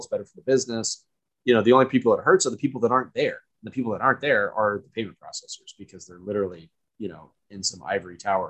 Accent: United States; as an American person, you know, you can participate in the Bitcoin network

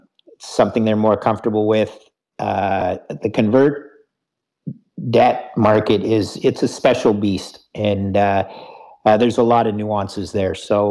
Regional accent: Canada; I, being Canadian, certainly am not as close to the SEC as many of your listeners are already.

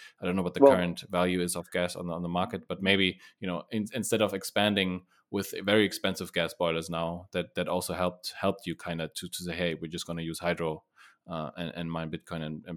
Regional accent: Germany; English is a second language; not as centralized, independent as Germany, my home country, is or has been.

